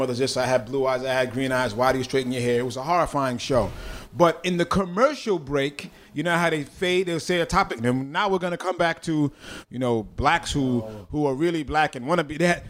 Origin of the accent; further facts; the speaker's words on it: Bronx, New York, United States; growing up in the Bronx, especially in the whole hip hop vibe about scratching, DJs wanted to find loops.